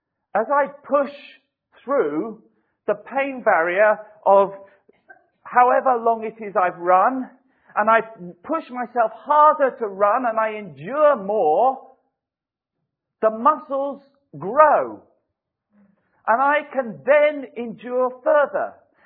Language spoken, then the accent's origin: English; United Kingdom; And perhaps, maybe as British, we don't get to the pity party that's in the valleys.